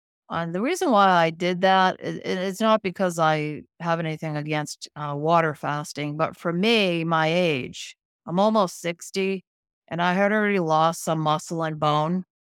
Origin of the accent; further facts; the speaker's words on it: East Coast, United States; I grew up on the East Coast and I grew up right on the water.